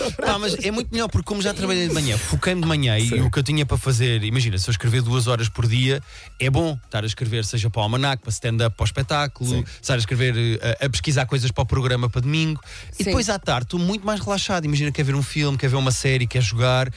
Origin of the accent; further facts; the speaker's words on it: Lisbon, Portugal; Sim, e já sou de Lisboa, estás a ver?